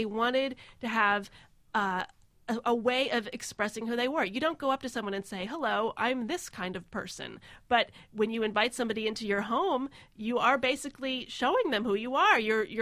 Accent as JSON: {"language": "English", "region": "New York", "country": "United States", "tie": "born or raised there", "also_born_or_lived": "California", "said": "my parents, they had come from the Midwest, and then I was born in California. My father was in school, and then he was in academia for a while, and then moved to the suburbs of New York."}